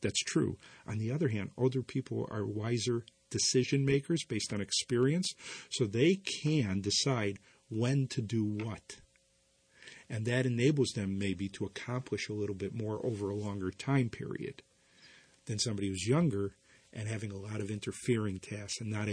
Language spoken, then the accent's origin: English; Chicago, Illinois, United States; I grew up in Chicago, and I used to live near the elevated track